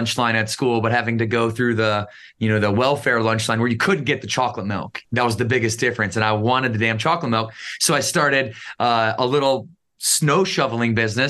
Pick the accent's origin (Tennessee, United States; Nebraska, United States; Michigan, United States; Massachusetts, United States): Michigan, United States; Battle Creek; I grew up in Battle Creek, Michigan. You know, it's a little corner of Southwest Michigan.